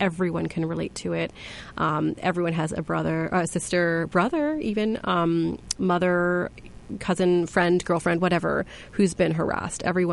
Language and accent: English; United States; also born or lived in United Kingdom; I was born in the UK. My parents are from India. I grew up in the United States.